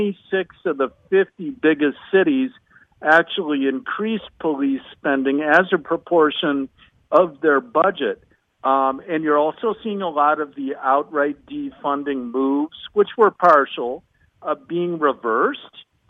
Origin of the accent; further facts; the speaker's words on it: Chicago, Illinois, United States; I realized I had to come back to my hometown of Chicago. Stuff had been building for a while, but now it was spilling over, so I needed to dig in. And I moved back